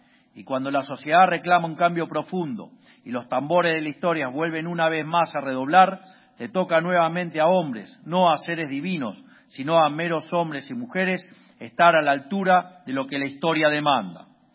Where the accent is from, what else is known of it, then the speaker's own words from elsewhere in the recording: Argentina; porque no somos cualquier pueblo, somos la Argentina